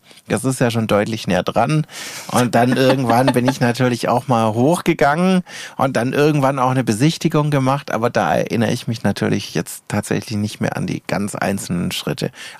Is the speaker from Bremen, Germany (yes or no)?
no; Stuttgart, Baden-Württemberg, Germany; now in Füssen, Germany; wobei tatsächlich habe ich immer noch meinen Erstwohnsitz in Stuttgart. Ich komme ja gebürtig aus Stuttgart, aber ich habe mit meiner Lebenspartnerin auch dauerhaft natürlich jetzt eine Wohnung bezogen in Füssen, schon seit 10 Jahren.